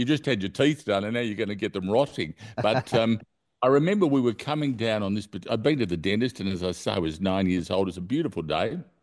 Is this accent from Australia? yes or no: yes; Australia; firstly, I'm Australian, and you'd have to be blind, deaf or dumb not to know the impact that Anzac has on, and the hold that Anzac has on our nation.